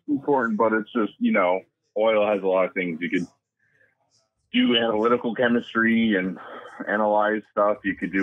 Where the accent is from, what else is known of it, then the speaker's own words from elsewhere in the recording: Texas, United States; So I had no expectations of who I was supposed to be other than I was from Texas.